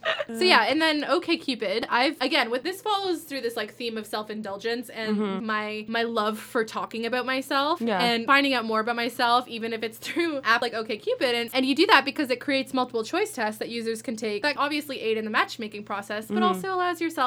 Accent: Kitchener, Ontario, Canada; I grew up in Kitchener.

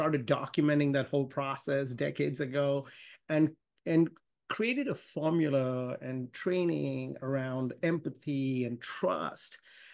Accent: India; born there; moved away; I was born in India, moved to the country.

